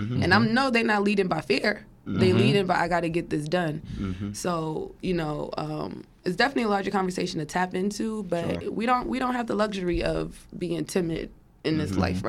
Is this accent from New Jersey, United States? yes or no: yes; East Orange, New Jersey, United States; went to work back in my hometown city of East Orange with Mayor Green